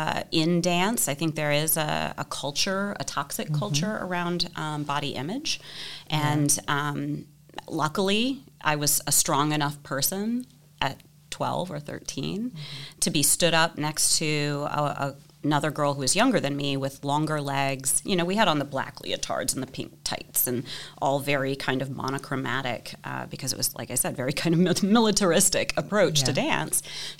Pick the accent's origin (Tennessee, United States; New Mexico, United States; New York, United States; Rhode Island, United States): Tennessee, United States; Memphis; also born or lived in Millington; Well, you said this podcast was rooted in Memphis, and I'm rooted in Memphis too.